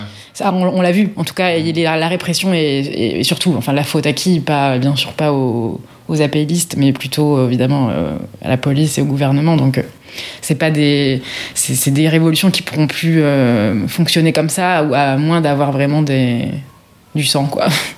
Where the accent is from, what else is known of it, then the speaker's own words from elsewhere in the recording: Paris, Île-de-France, France; comme on est parisien